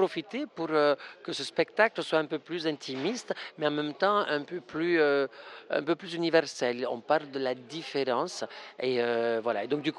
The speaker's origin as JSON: {"language": "French", "region": "Andalusia", "country": "Spain", "tie": "born or raised there", "accent": "southern Spanish", "second_language": "French", "said": "Oui, c'est mon accent qui vient du sud de l'Espagne, où je suis né, où j'ai grandi."}